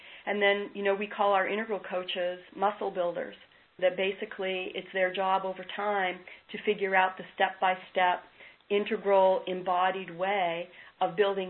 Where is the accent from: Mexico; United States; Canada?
Canada; I'll use a hockey metaphor since I'm Canadian.